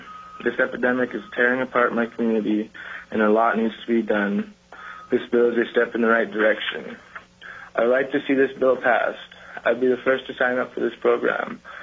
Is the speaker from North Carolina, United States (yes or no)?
no; Dillingham, Alaska, United States; I am from Dillingham, Alaska. I have seen the opioid epidemic firsthand in my community.